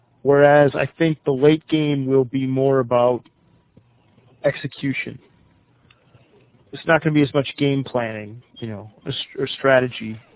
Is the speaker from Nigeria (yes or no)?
no; State College, Pennsylvania, United States; born there; I was born in State College, PA.